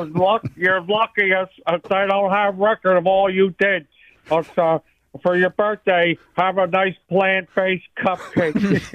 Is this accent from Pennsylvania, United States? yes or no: yes; Philadelphia, Pennsylvania, United States; I'm from Philadelphia.